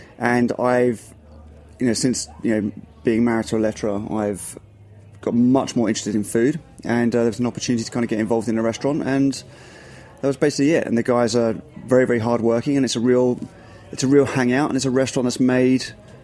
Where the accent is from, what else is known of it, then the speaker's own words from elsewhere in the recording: England, United Kingdom; my partners are Irish Scottish, Asian Scottish, and I'm the English guy